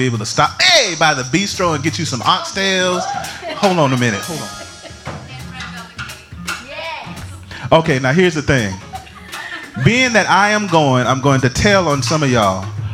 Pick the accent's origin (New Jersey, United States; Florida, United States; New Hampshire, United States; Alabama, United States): Florida, United States; Jacksonville; my hometown is in Jacksonville, Florida, and I grew up in the west northwest quadrant, close to Durkinville, 10th Street, y'all.